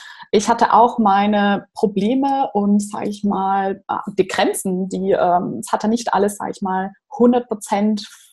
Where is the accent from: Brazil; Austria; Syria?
Brazil; German is a second language; moved away as an adult; now in Germany; ich bin Brasilianerin, deshalb hängt auch das Plakat von Rio da oben. bin seit 10 Jahren in Deutschland